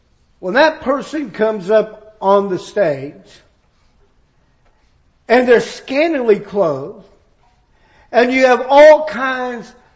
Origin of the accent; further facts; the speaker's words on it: California, United States; I mentioned I grew up in California, and so, you know, what they taught about modest apparel was quite different.